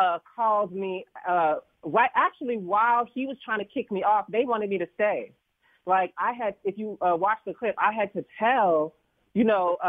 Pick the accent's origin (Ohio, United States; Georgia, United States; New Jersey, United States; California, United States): Georgia, United States; Atlanta; I'm from Atlanta, so mm-hmm. you're not going to talk about my mammy.